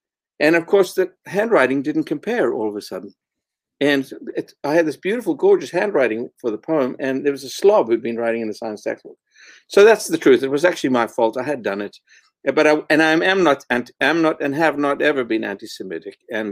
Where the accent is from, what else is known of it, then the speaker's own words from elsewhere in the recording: Johannesburg, Gauteng, South Africa; I am. I am. I was born in Johannesburg. And I was there pretty much...